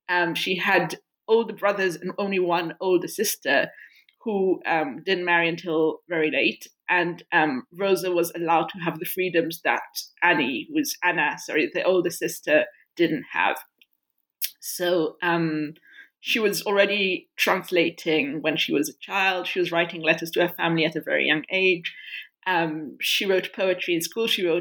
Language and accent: English; Israel; I was raised in Israel and I was a human rights and peace activist throughout my teenage years